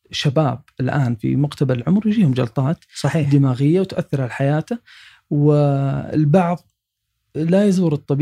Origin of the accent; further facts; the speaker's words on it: Saudi Arabia; ويوجد حل جميل جدا وموجود عندنا في السعودية وموجود في أغلب مستشفيات العالم